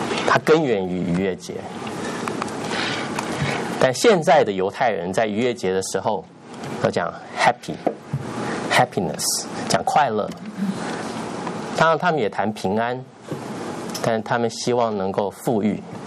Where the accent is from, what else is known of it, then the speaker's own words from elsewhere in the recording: China; now in United States; 但是我们知道我们是中国人，我们里面有很深很浓的中国文化。